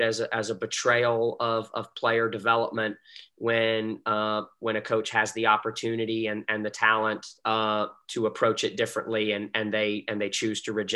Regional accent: North Carolina, United States; Well, I grew up in North Carolina, and although we do have a professional franchise there, I'm not an NBA fan.

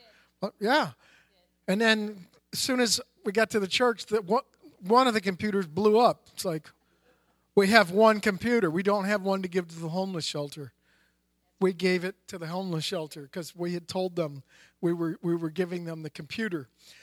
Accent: Chicago, Illinois, United States; And of course, I'm from Chicago. I kind of knew the lay of the land

